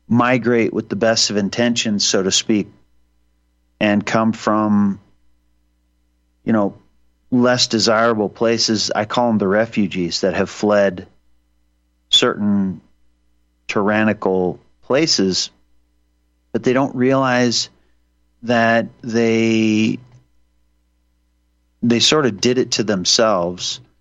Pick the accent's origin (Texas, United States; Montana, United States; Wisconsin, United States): Montana, United States; Libby; born there; And I was born in Libby, Montana.